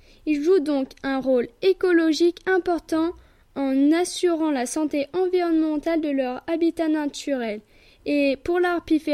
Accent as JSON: {"language": "French", "region": "Nouvelle-Aquitaine", "country": "France", "said": "Je viens de Creuse, c'est un département français rural qui héberge de nombreux rapaces."}